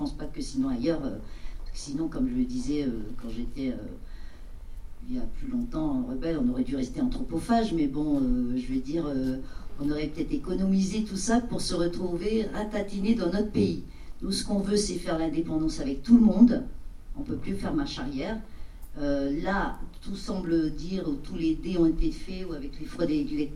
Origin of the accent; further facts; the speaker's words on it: Ouvéa, Loyalty Islands Province, New Caledonia; Bonsoir, je suis originaire d'Ovéa